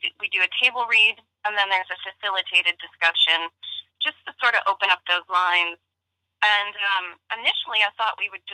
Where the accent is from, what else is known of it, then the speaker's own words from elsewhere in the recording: Canada; I'm Canadian and grew up in Canada